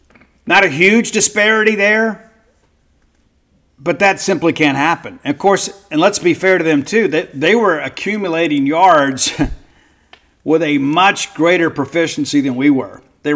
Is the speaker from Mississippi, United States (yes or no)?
yes; Mississippi, United States; I'm from South Mississippi. I know that's sacrilege to get grilled chicken.